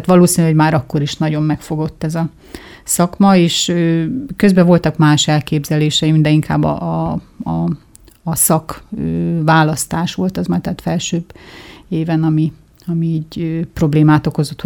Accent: Debrecen, Hajdú-Bihar, Hungary; megszülettem, azt lehet mondani, akkor lettek debreceniek, és akkor utána itt ragadtak ők is.

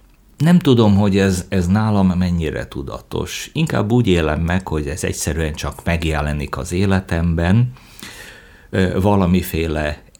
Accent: Debrecen, Hajdú-Bihar, Hungary; Ahogyan mondtad, én itt Debrecenben nőttem fel.

